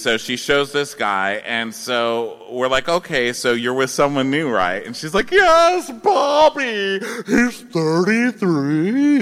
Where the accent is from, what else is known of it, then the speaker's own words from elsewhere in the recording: the South, United States; It's like a lie casserole, and as a Southerner, I can appreciate a good casserole.